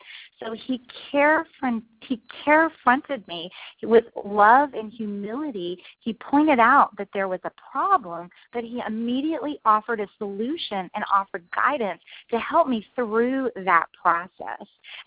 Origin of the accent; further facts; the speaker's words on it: Texas, United States; And you know, I'm from the South, I'm from Texas.